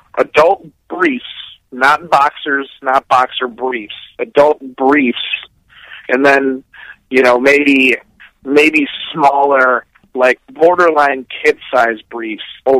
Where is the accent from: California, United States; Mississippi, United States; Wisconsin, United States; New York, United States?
Wisconsin, United States; Milwaukee; I grew up in the Milwaukee area, and I got into like ECW when that was on TNN